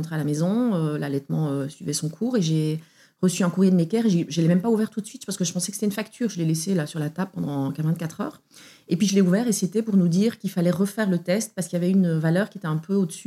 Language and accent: French; Belgium; now in Paris, France; je suis belge, je vis à Paris depuis plus de 20 ans. Je suis venue à Paris pour le boulot